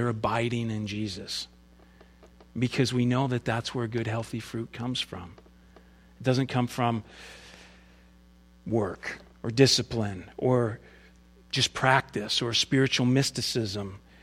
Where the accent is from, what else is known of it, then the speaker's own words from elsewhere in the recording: Kirkville, United States; Or if you went to my hometown in Kirkville and went behind the old barn that was there and examined the grapevines that used to grow back there just in the field